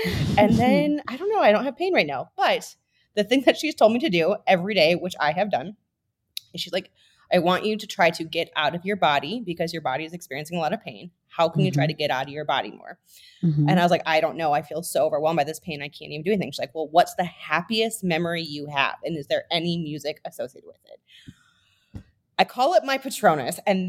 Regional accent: Minnesota, United States; I am from Minnesota.

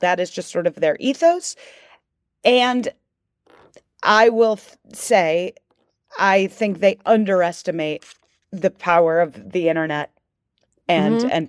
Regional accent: Chicago, Illinois, United States; born there; I will call her Kate Middleton because I was born in Chicago.

